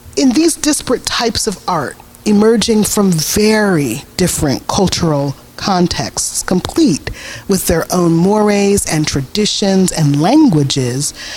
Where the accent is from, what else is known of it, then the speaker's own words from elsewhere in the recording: Detroit, Michigan, United States; This was one of the things about growing up in Detroit that I so appreciated.